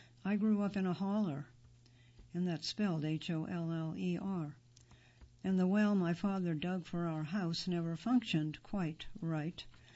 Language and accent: English; Kentucky, United States; I grew up in Appalachian Eastern Kentucky, where systemic poverty has been a challenge for many decades.